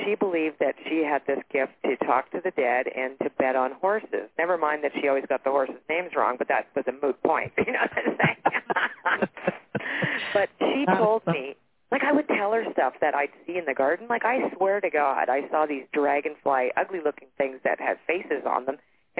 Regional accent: Toronto, Ontario, Canada; born there; I was 3. I was born in Toronto. There was no war there.

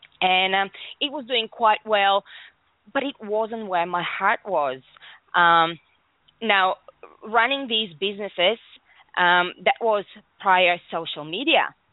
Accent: Bulgaria; I was born in Bulgaria. When I was growing up, we were a communist state under the Russian rule.

